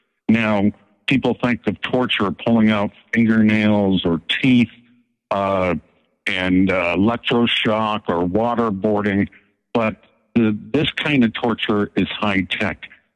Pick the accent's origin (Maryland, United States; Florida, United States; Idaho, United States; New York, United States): Idaho, United States; In fact, I'm proud to say that I'm from Idaho